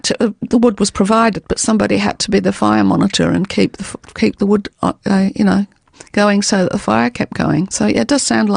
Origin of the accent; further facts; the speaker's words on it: Derby, East Midlands, United Kingdom; accent: North Country; I'm from Derby, and I had a very thick sort of, you know, North Country accent.